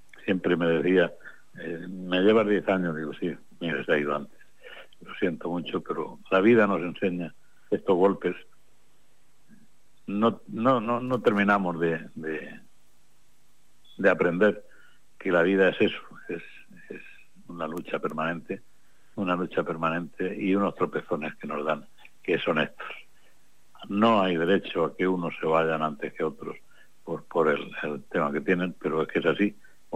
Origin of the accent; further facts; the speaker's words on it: Torrevieja, Valencian Community, Spain; Yo lo conocí a él y a su hermano Pedro, pues de toda la vida, porque somos de Torrevieja y La Mata, es lo mismo.